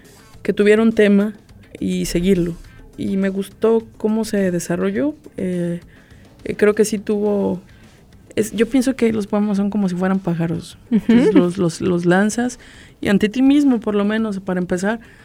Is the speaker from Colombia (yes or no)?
no; Mexico; también tenemos como mexicanos una frase que dice, solo vengo y solo me voy.